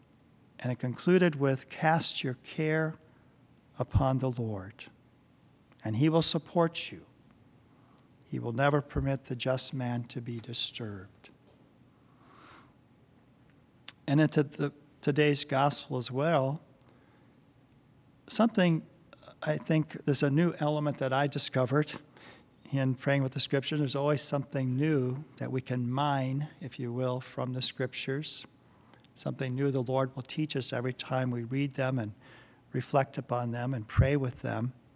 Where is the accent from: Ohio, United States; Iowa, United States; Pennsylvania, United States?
Iowa, United States; Worthington; I remember growing up in Worthington, Iowa, St. Paul's Catholic Church there, and I can still picture in my mind the stained glass window of Jesus with the children